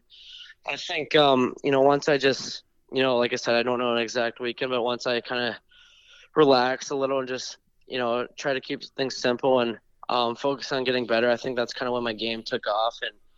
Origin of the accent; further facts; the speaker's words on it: Pittsburgh, Pennsylvania, United States; growing up in Pittsburgh, he was a guy that, I watched.